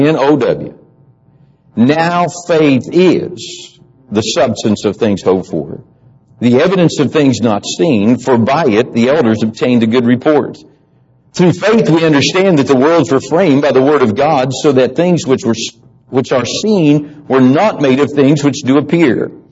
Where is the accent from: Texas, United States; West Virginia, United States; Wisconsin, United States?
West Virginia, United States; I am from West Virginia. Say amen.